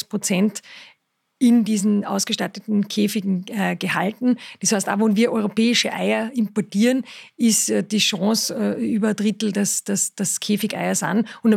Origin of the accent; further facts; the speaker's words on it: Austria; grundsätzlich haben wir uns committed als Österreicher